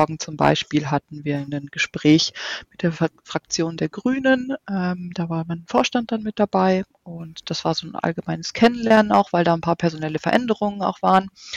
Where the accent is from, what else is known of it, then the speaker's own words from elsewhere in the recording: North Rhine-Westphalia, Germany; du Sandra und ich sagen, wir sind im Ruhrgebiet geboren und wir kommen daher.